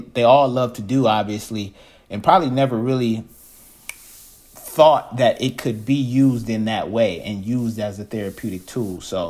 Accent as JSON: {"language": "English", "town": "Ann Arbor", "region": "Michigan", "country": "United States", "tie": "born or raised there", "lives_now": "Ypsilanti, United States", "said": "I grew up in Ann Arbor. I've lived in Ypsilanti for most of my adult life now, you know, close to 15 years."}